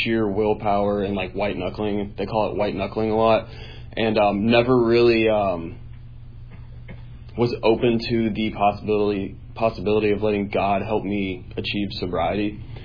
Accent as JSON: {"language": "English", "town": "Denver", "region": "Colorado", "country": "United States", "lives_now": "Naples, United States", "said": "I'm 29 years old. Like you said, I'm from Denver, Colorado."}